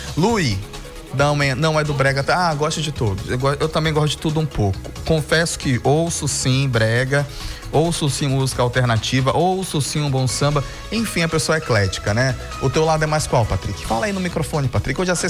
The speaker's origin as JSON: {"language": "Portuguese", "region": "Amazonas", "country": "Brazil", "tie": "born or raised there", "said": "E eu sou amazonense nato, ouço música regional"}